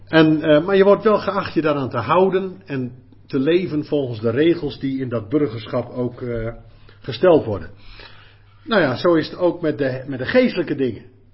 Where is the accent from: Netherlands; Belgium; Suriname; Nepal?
Netherlands; Naar de mens gesproken zijn wij Nederlanders. Dat staat ook in ons paspoort of zo.